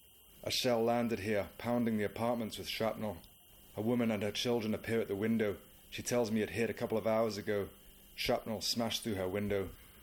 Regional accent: United Kingdom; The women I speak to are visibly angry at me for being British.

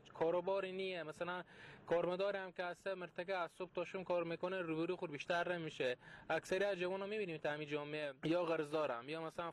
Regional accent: Herat, Afghanistan; از هرات هستم.

